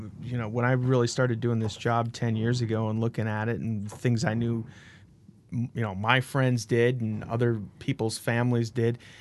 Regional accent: South Dakota, United States; South Dakota.

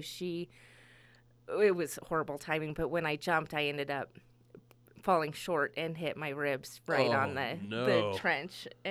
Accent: Wyoming, United States; Wyoming, we're from Wyoming.

